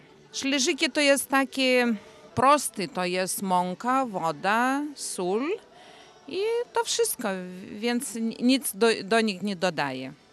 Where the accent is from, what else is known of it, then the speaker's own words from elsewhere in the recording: Vilnius, Vilnius County, Lithuania; przyjechałam z Wilna. Zwykle jeżdżymy tu na jarmark dominikański.